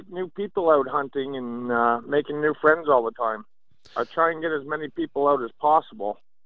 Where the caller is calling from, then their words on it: Grand Prairie, Alberta, Canada; I'm calling from Grand Prairie, Alberta.